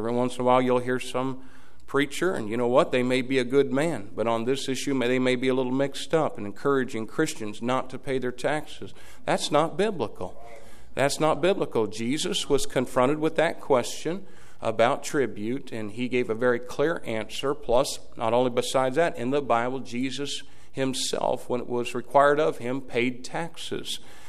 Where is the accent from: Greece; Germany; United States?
United States; And I feel like that as an American, excuse me.